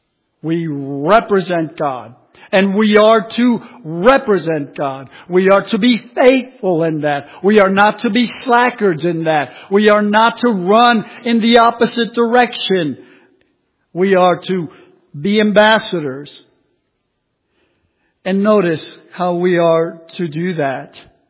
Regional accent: Bronx, New York, United States; Puerto Rican kid from the Bronx, and I am an ambassador of the King of Kings and the Lord of Lords. I grew up on welfare in the Bronx

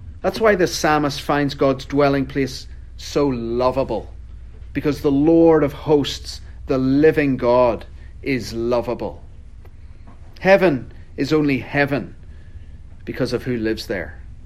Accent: Northern Ireland, United Kingdom; I'm from County Down, Northern Ireland

